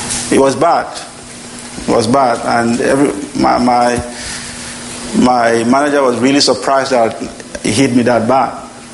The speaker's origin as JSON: {"language": "English", "town": "Port Harcourt", "region": "Rivers", "country": "Nigeria", "tie": "born or raised there", "said": "Because where I am is just about an hour, 10, 20 minutes to the fellowship I grew up in Port Harcourt."}